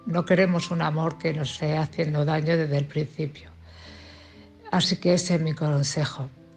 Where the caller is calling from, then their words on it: Cartagena, Region of Murcia, Spain; de Cartagena.